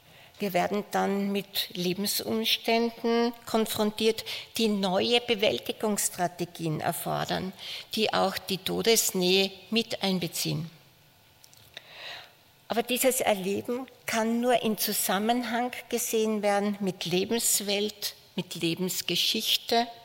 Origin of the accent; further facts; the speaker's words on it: Birkfeld, Styria, Austria; Ich komme aus Birkfeld, das ist in der Nordoststeiermark im oberen Feistritztal, etwa 1,5 Stunden von hier entfernt